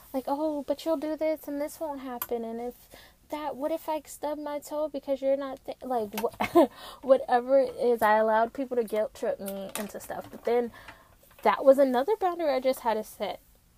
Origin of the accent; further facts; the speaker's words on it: Maryland, United States; I wanted to go to school Bowie State in Maryland, because I grew up in Maryland